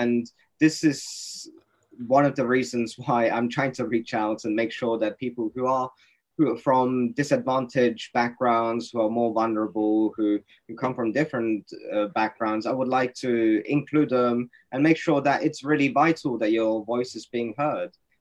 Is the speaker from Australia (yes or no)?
no; Norway; It's a very community focused in a kind of small town that I grew up in Norway